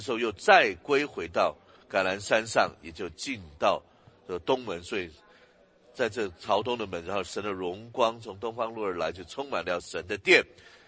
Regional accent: England, United Kingdom; 你知道我是在英国这个中学长大的

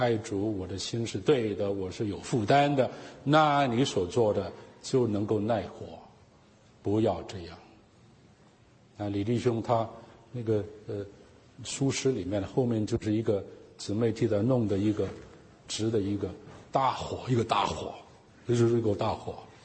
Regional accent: China; 我们中国人哪里会说那这个那那个呢

